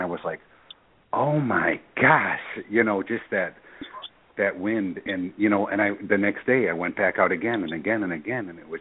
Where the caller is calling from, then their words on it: Florida, United States; I'm calling from Florida.